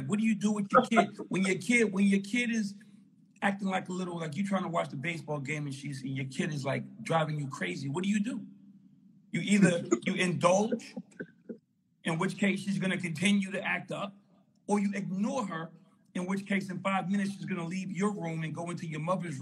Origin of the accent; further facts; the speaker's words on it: New York City, New York, United States; Yeah, I'm from Harlem, New York.